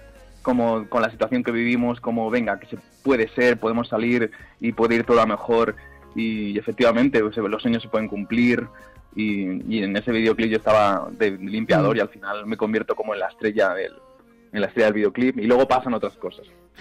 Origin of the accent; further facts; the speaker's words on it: Villavaliente, Castilla-La Mancha, Spain; yo con 4 años ya estaba en mi pueblo, en Villavaliente, en Albacete.